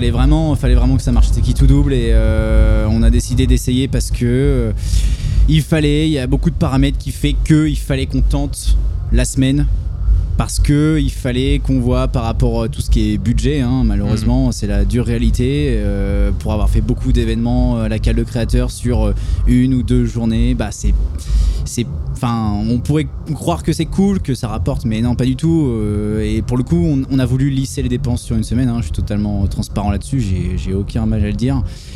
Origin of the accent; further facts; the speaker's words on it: Tours, Centre-Val de Loire, France; moi je suis de Tours, je suis pas de Nantes. Donc pour le coup, j'ai déjà un pied à terre dans le centre.